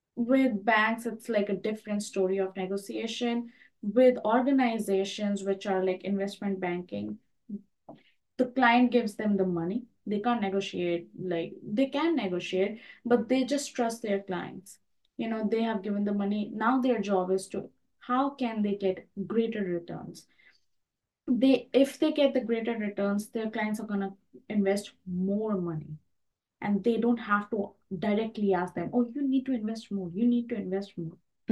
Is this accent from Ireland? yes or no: no; India; English is a second language; moved away; Well, other one is from my home country, Bombay Stock Exchange.